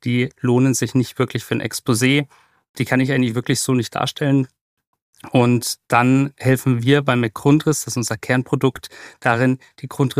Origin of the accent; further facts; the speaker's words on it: Munich, Bavaria, Germany; Ich bin im Westen aufgewachsen ursprünglich und dann haben wir uns gesagt, ach Mensch, komm, wollen wir doch mal die Stadt neu erleben von einer neuen Seite. Und dann haben wir es genauso wahrgemacht und jetzt leben wir ganz im Osten von München.